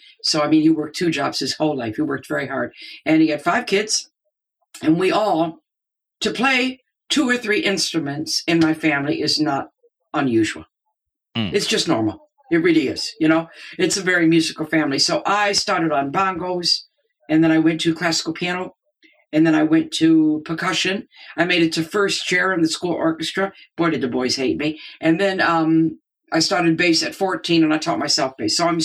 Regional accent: United States; now in England, United Kingdom; I mean, I've been here since 1971. I'm always going to be the American in England.

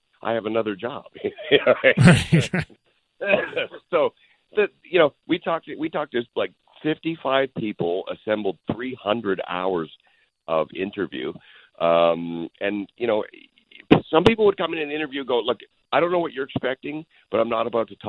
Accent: Canada; moved away as an adult; now in Los Angeles, United States; Look, I came from Canada. I drove down with $200

